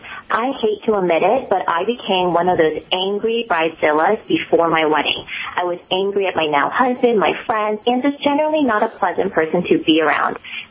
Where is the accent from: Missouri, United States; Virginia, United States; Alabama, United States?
Virginia, United States; I grew up in Northern Virginia, and I'm actually a nerd at heart who majored in computer science and then went to law school.